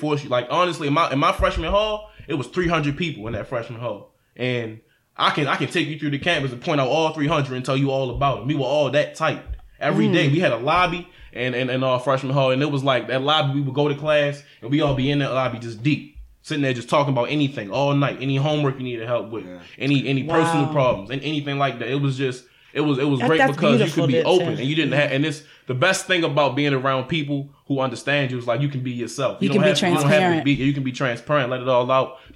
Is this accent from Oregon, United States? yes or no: no; Baltimore, Maryland, United States; now in Atlanta, United States; but I'm forgetting the fact that I am from Baltimore and I don't want to live in Baltimore my whole life